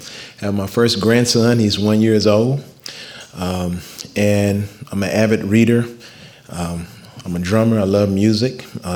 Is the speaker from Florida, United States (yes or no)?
no; High Point, North Carolina, United States; I grew up in High Point, North Carolina. My mother and father had me and a sister and a brother. And we were raised in a very conservative family.